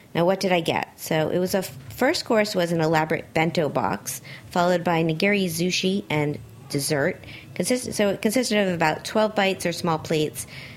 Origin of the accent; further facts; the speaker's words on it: Miami, Florida, United States; Well, because I was in Miami, because it's my hometown.